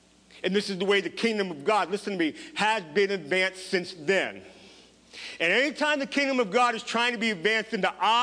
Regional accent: Pennsylvania, United States; I grew up near Gettysburg, not too far from Gettysburg.

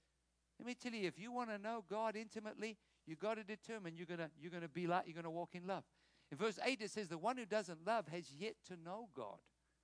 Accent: South Africa; So I'm going to say this because I'm a South African.

